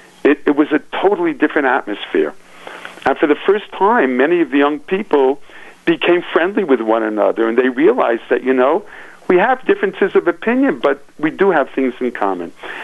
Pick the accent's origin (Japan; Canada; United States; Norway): United States; I mean, I grew up in America, and I saw how you can respect one another